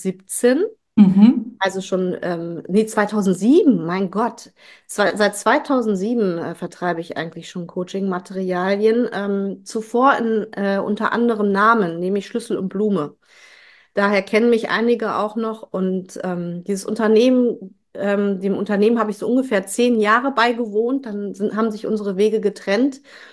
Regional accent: Kiel, Schleswig-Holstein, Germany; now in Witten, Germany; Meine Kindheit habe ich in Schleswig-Holstein verbracht.

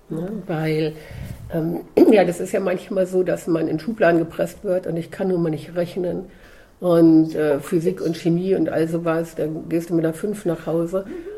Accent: Hildesheim, Lower Saxony, Germany; ins Tierheim in Hildesheim, wo ich herkomme

